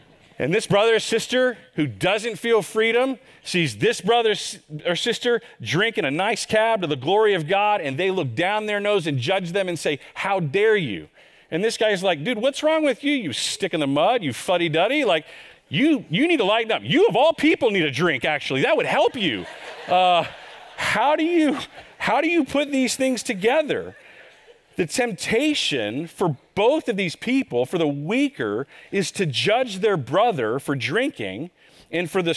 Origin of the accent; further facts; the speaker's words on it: Texas, United States; Y'all, I grew up in Texas, the buckle of the Bible Belt. We invented legalism where I came from.